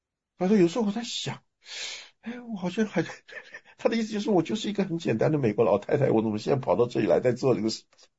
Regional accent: China; 因为我们中国人对于信呐、虔诚啊，他有那种成仙得道的迷信，你懂的吗？

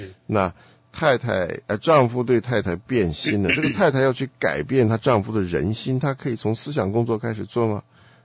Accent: China; 真的是给我们中国人好像打了一个强心针

